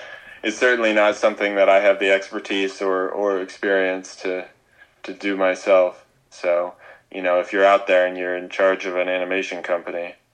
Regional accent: Spokane, Washington, United States; Spokane, Washington.

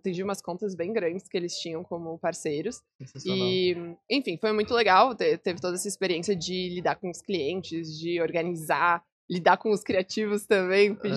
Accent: Florianópolis, Santa Catarina, Brazil; also born or lived in Porto Alegre; Então, eu nasci em Porto Alegre, mas eu me sinto também de Floripa porque eu morei a vida inteira aqui, fiz colégio, fiz faculdade, fiz tudo aqui.

